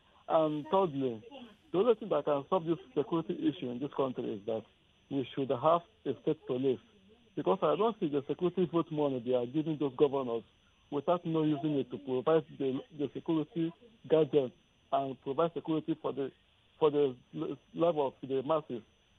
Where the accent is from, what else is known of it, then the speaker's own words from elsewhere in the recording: Oyo, Nigeria; I come from Oyo State.